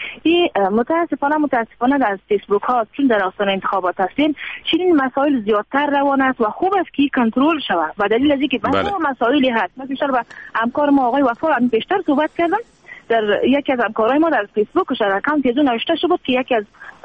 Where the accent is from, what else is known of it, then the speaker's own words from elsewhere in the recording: Afghanistan; ما با افتخار افغان هستیم، از افغانستان هستیم